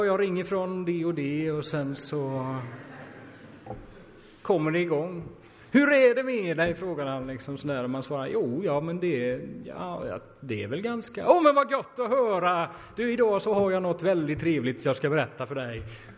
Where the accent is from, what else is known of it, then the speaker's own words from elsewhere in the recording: Norrland, Sweden; För när jag växte upp i Norrland så tänkte jag, men det skulle aldrig funka upp i Norrland.